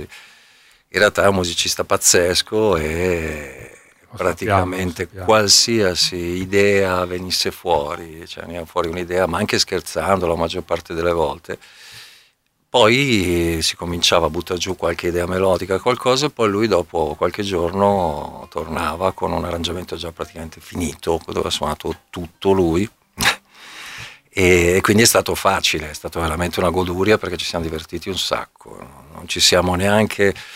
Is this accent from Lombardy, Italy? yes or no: yes; Monza, Lombardy, Italy; io sono un brianzolo orgoglioso. Io sono un brianzolo anomalo